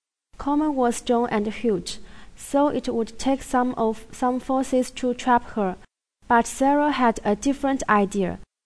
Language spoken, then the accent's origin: English; Taizhou, Jiangsu, China; English is a second language; I'm from Taizhou, Jiangsu Province. It is in the north of Jiangsu Province, and it sees the birth of the Navy in 1949.